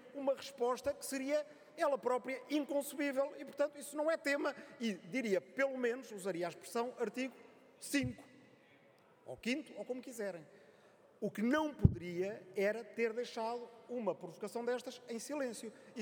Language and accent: Portuguese; Portugal; todos eles têm a ver com a nossa segurança direta, enquanto portugueses.